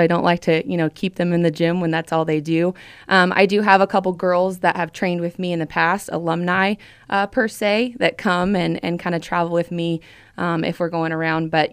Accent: Lee's Summit, Missouri, United States; You know, I grew up in Lee Summit.

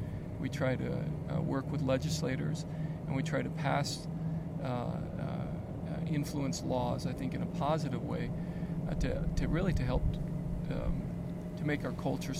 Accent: United States; I'm a Catholic, I'm American.

